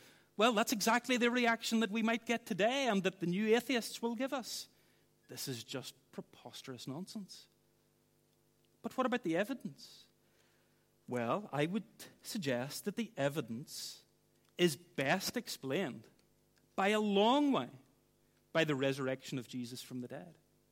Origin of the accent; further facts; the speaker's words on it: Ireland; I am from Ireland, so maybe you can let me away with it.